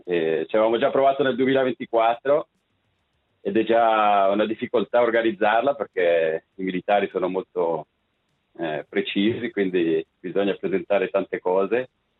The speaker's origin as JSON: {"language": "Italian", "town": "Cavigliano", "region": "Ticino", "country": "Switzerland", "said": "Io vengo da Cavigliano, quindi siamo rappresentanti delle tre regioni, il Ticino, no?"}